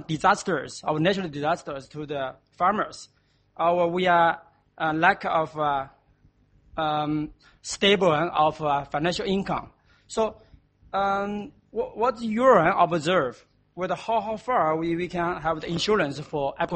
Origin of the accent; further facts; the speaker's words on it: China; from China.